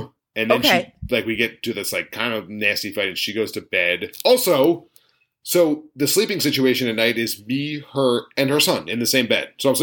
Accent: Philadelphia, Pennsylvania, United States; I just tell people that I'm from Philly, and they're like, you're from Philly?

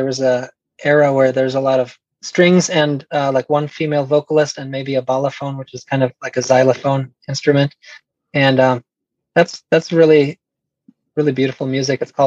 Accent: New Mexico, United States; You know, I grew up in New Mexico. I really love the way that the sage smells when it rains in New Mexico

